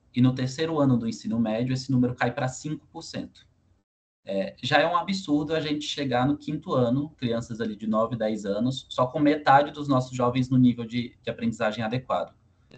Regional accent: Jijoca de Jericoacoara, Ceará, Brazil; A gente nasceu no Nordeste, os fundadores, eu e o Vitor, somos cearenses. Eu sou de Jijoca, de Jericoacoara. Jericoacoara é bem conhecido pela praia, mas é uma cidade de 18 mil habitantes do interior do Ceará.

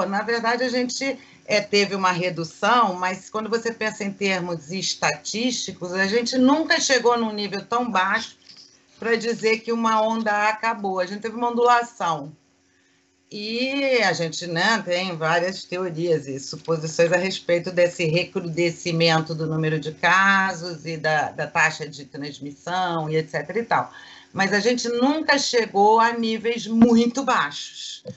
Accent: São Paulo, Brazil; Mas eu sou paulista, hein?

